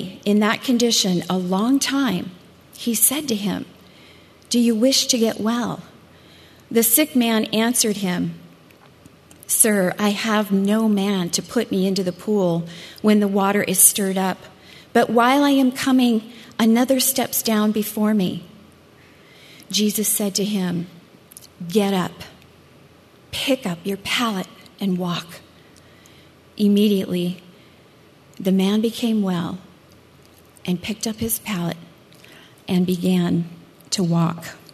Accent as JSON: {"language": "English", "town": "Riverside", "region": "California", "country": "United States", "said": "I am a homemaker from Riverside"}